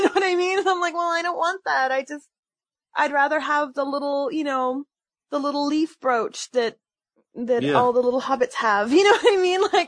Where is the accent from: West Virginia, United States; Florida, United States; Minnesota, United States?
Florida, United States; Deltona; I'd rather visit Hoth or something like that didn't look like my hometown of Deltona, Florida.